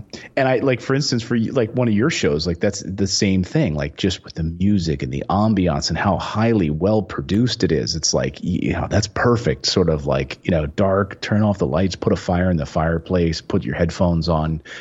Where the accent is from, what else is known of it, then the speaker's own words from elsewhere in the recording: Philadelphia, Pennsylvania, United States; And, I grew up in Philadelphia. I just left my job as a host of Good Day Philadelphia